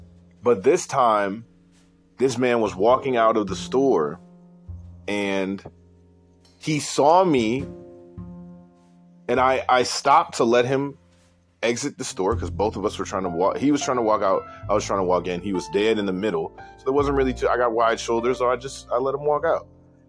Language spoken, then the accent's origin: English; United States; born there; Now, I'm an American citizen, was born here.